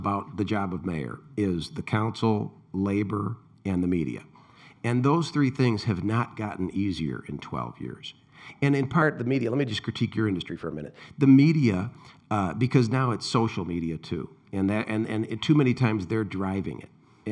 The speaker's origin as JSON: {"language": "English", "town": "Pontiac", "region": "Michigan", "country": "United States", "tie": "born or raised there", "said": "But my hometown of Pontiac."}